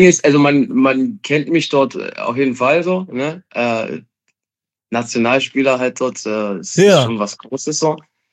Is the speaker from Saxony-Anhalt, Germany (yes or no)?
yes; Halle, Saxony-Anhalt, Germany; Ich komme aus Halle, so. Ich bin damals ins Stadion gegangen.